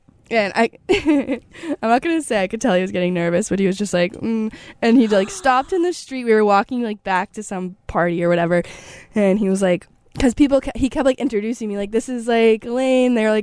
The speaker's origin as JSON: {"language": "English", "town": "York", "region": "Maine", "country": "United States", "said": "I'm from York, Maine, and UNH is close to York, Maine."}